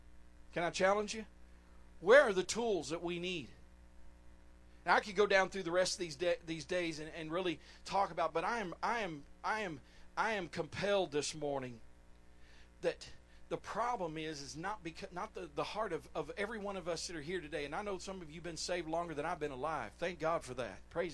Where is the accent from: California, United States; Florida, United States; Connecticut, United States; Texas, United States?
Texas, United States; Dallas; I was born in Dallas, okay, y'all? I'm a Texan. That's the reason why I use y'all all the time, right?